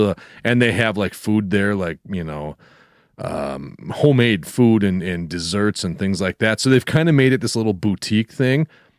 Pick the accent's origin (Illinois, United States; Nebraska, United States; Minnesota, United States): Minnesota, United States; Cook; Well, the one where I grew up in Cook there, that's the Comet Theater.